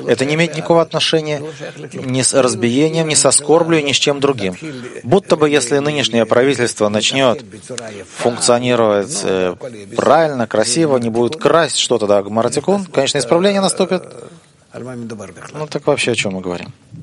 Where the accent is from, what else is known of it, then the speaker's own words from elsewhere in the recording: Russia; Я сам родом из России.